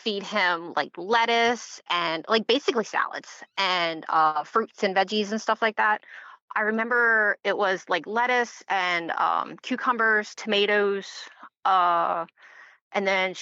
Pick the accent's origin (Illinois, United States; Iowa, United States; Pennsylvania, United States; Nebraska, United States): Pennsylvania, United States; So, Pennsylvania.